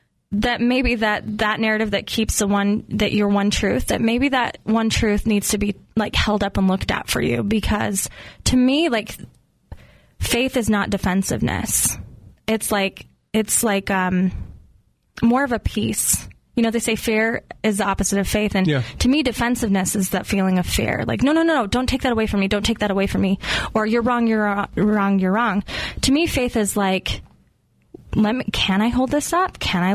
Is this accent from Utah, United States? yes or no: yes; Utah, United States; accent: Utah; It's my Utah accent.